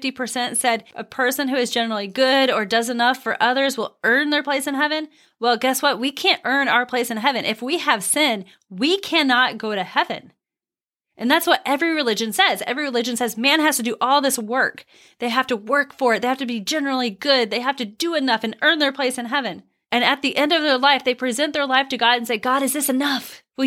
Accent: Missouri, United States; I remember growing up in Missouri, very rural Missouri, not city Missouri.

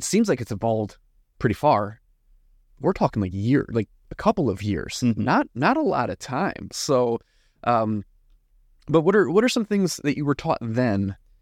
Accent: Illinois, United States; now in Texas, United States; me growing up in Chicagoland, newer to Texas, so it's not even just a regional thing.

